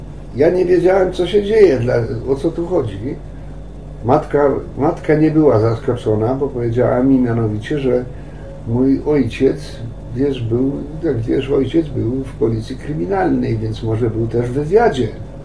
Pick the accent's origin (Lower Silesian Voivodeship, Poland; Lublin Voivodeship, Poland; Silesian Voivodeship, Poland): Lublin Voivodeship, Poland; Zamość; born there; ja się urodziłem w Zamościu, w ładnym, ciekawym miasteczku, które zresztą mało pamiętam. Za parę miesięcy będę miał 75 lat.